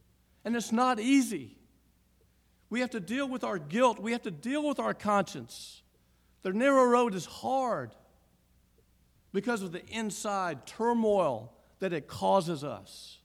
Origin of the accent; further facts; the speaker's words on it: Southeast, United States; You know, when I grew up in the Southeast, if you had, like many roads here, two lanes going north, two lanes going south, and a turn lane in the middle